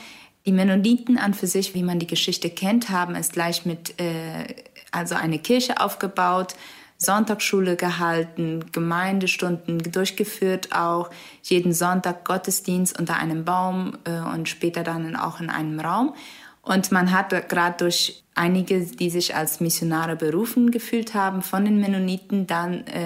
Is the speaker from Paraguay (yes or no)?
yes; Boquerón, Paraguay; Ich komme aus Paraguay, einer Mennonitenkolonie in Chaco. Kolonie Fernheim heißt sie. Ich bin 26 Jahre alt